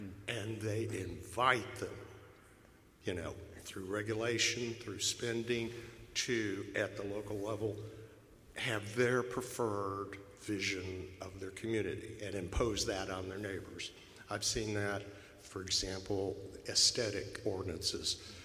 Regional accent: Arlington, Texas, United States; And I'm from Arlington, Texas, where we have three taxpayer-funded stadii.

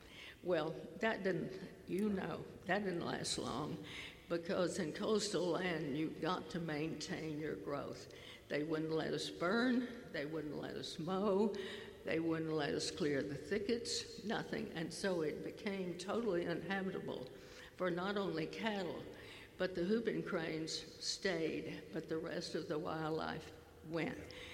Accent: Texas, United States; I'm a Texan, and my husband ranched

